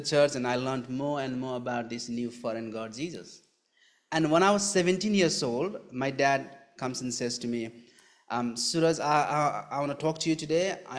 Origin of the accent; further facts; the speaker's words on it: Nepal; English is a second language; I'm originally from Nepal, but I live here